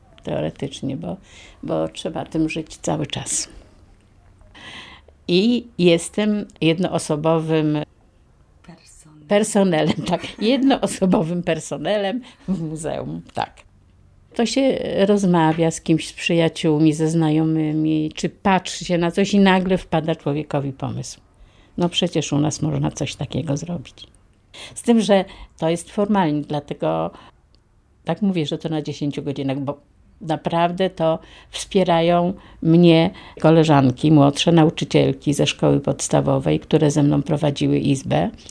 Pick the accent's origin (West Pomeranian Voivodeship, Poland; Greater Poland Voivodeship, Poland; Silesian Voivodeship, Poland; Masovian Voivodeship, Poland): Masovian Voivodeship, Poland; Pionki; najbliższą rodzinę miałam w Pionkach, bo pochodzę z Pionek, z okolic Radomia.